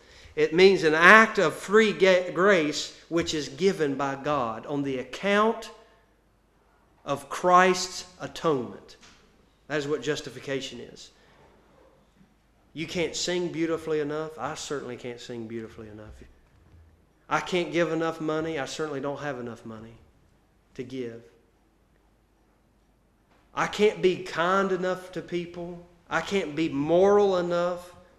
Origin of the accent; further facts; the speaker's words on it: United States; Being an American, I don't understand it all.